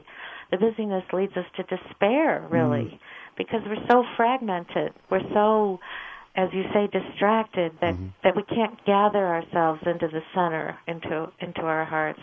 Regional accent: Chicago, Illinois, United States; For instance, I grew up in Chicago. How I got out west is God's own private mystery.

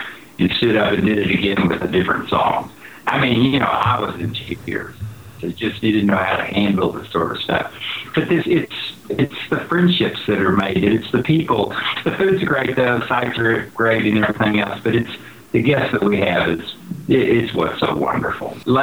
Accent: Texas, United States; I'm a Texan at heart, and I love Tuscany.

